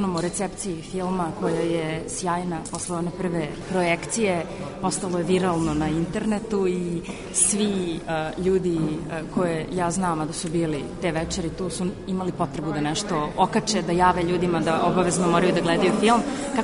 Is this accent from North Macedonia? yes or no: no; Belgrade, Serbia; ja sam iz Beograda